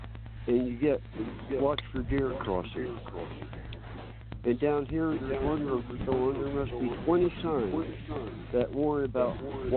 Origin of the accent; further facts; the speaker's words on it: Indiana, United States; Well, I'm from Southern Indiana, and I come to Florida to learn about these groups that were in Southern Indiana I never knew of.